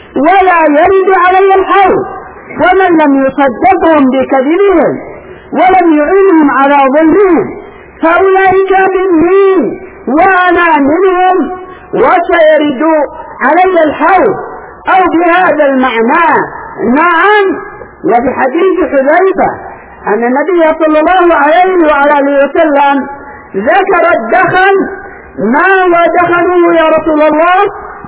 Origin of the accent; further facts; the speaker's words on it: Yemen; أصبح الإخوان المسلمون عندنا باليمن